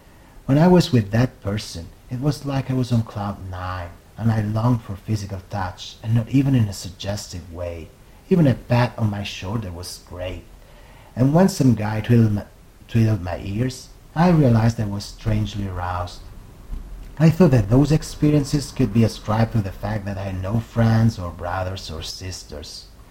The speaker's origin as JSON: {"language": "English", "town": "Naples", "region": "Campania", "country": "Italy", "tie": "born or raised there", "second_language": "English", "said": "I was born in Naples, in the south of Italy, in 1982."}